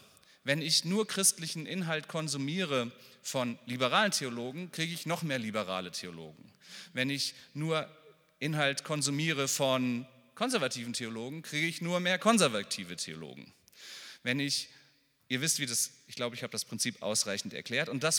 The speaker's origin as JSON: {"language": "German", "region": "Northern Germany", "country": "Germany", "said": "Ich komme aus Norddeutschland, da sagt man Moin."}